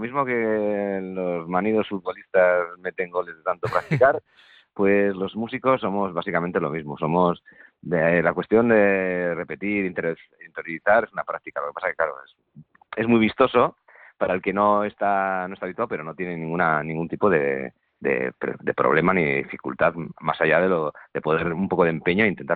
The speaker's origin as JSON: {"language": "Spanish", "town": "Bilbao", "region": "Basque Country", "country": "Spain", "said": "más para mí que yo soy bilbaíno"}